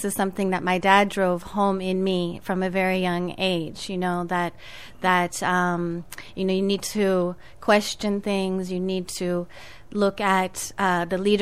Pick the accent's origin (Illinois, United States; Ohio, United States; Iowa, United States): Iowa, United States; Fairfield; the global family concept is one that I grew up with here in Fairfield as well, because we are a very international community.